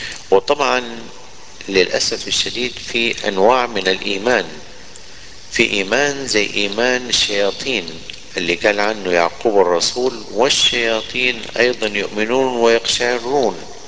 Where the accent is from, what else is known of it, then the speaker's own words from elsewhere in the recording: Sudan; يعني عندنا في السودان، في جنوب السودان